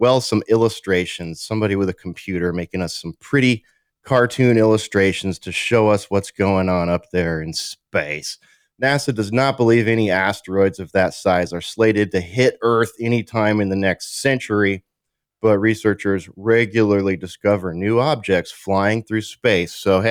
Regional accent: Texas, United States; Black gun rights activists demand closed borders in an Austin protest right here in my home state of Texas.

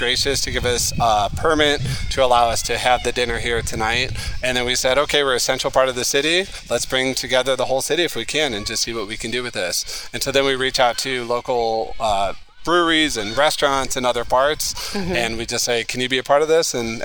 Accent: St. Louis, Missouri, United States; now in Coeur d'Alene, United States; And I'm from St. Louis, so blues, jazz, that's what we want.

